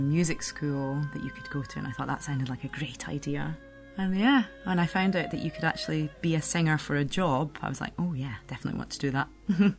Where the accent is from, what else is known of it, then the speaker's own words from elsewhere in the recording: Glasgow, Scotland, United Kingdom; now in France; I'm a soprano and I'm based just outside of Paris, but I grew up in Glasgow with Irish and Tanzanian parents.